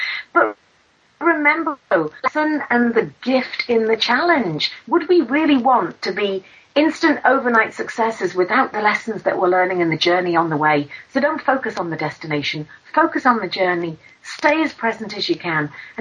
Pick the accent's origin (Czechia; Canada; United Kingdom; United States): United Kingdom; now in Australia; I work with businesses here in Australia, and of course you can tell from my accent I'm from the UK